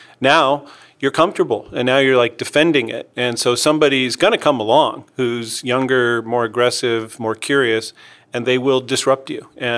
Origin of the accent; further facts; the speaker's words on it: United States; Well, if we just step back and look at Australia, being American, you know, I appreciate the fact that, you know, the United States, at least relative to Europe, is a young nation.